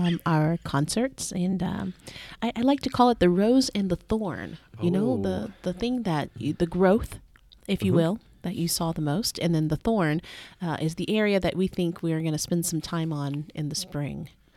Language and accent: English; Nashville, Tennessee, United States; now in Kentucky, United States; Well, I'm from Nashville, Tennessee.